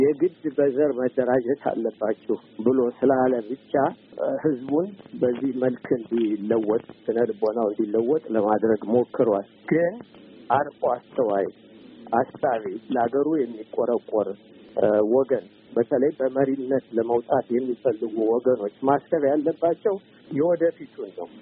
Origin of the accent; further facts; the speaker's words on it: Gondar, Amhara, Ethiopia; እኔ ለምሳሌ ጎንደር ተወልጄ አድጌ